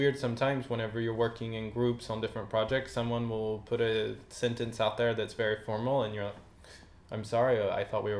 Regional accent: the South, United States; So I know for me as an American from the South, I only had 1 year of foreign language

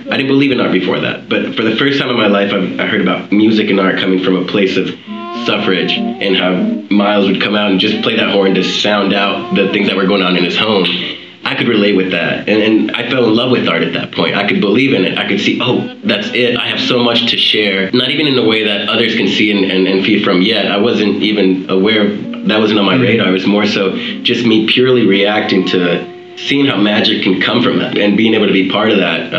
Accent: Cicero, Illinois, United States; We grew up in Cicero, which is Al Capone, the Italian mobster's town, okay. Right? Once an Italian immigrant town in the mid-90s, Latino immigrant town.

